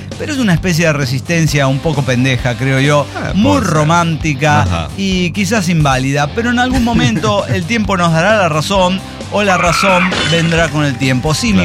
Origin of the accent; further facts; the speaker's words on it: Guadalajara, Jalisco, Mexico; de Guadalajara, Jalisco, México